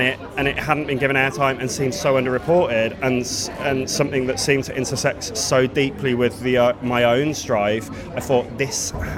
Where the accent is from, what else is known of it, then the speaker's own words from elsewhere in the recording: Birmingham, West Midlands, United Kingdom; I'm from Birmingham, we don't hear a lot of Brummies on the radio or in podcasts